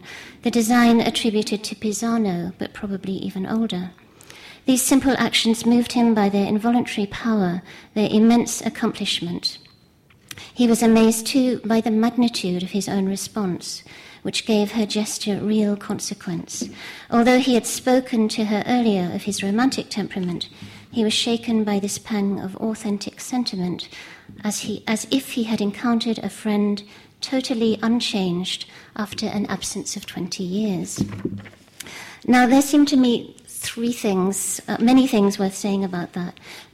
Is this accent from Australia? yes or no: yes; Australia; since I'm the Australian on the panel